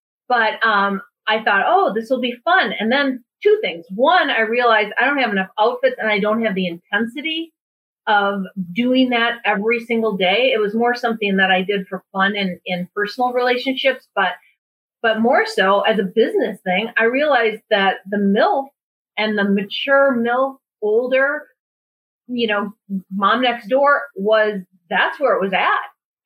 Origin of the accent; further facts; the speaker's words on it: Midwest, United States; I'm from the Midwest. I mean, I'm frugal.